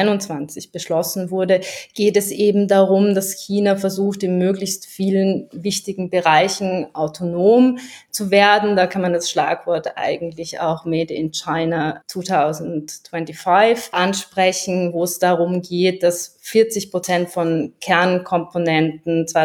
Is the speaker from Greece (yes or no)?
no; Austria; ich komme aus Österreich